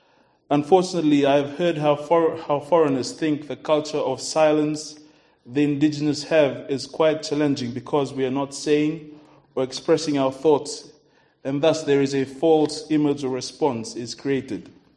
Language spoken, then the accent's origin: English; Fiji; now in New Zealand; and I'm originally from Fiji.